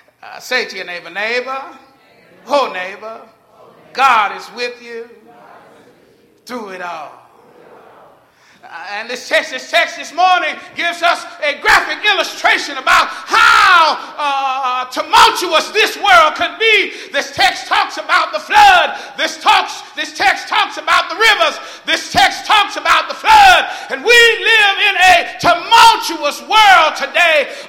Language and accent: English; Texas, United States; I'm from Texas and I'm not used to the ground moving up under me.